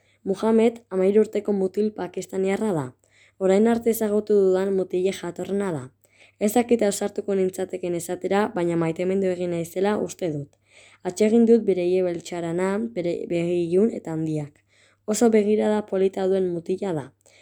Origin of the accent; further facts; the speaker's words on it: Azpeitia, Basque Country, Spain; born there; 10 urte ditut eta azpeitiarra naiz jaiotzez.